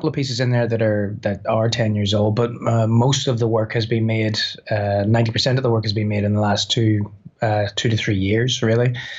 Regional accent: Northern Ireland, United Kingdom; being Northern Irish, there's always been somewhat of an identity crisis inherent in the Northern Irishness of recent decades, where we're not quite sure whether we're British or Irish or neither or both.

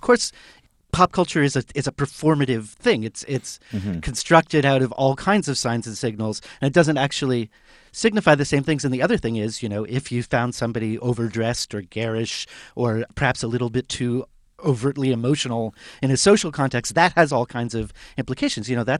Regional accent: Canada; And it was the feeling that I think as a Canadian that, you know, out of all of the sort of mainstream pop music that I maybe had some disdain for at the time

